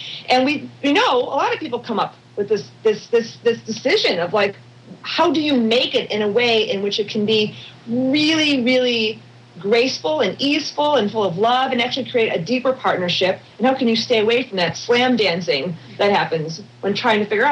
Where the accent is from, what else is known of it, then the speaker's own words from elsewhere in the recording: Chicago, Illinois, United States; born there; now in California, United States; I was also born in the Midwest. I was born in the Chicago land place, suburbs, I guess that they would call it, suburbs of Chicago